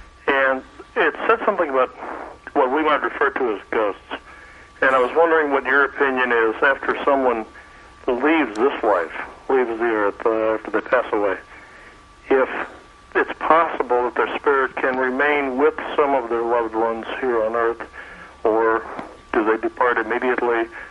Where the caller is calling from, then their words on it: Springfield, Illinois, United States; Springfield, Illinois.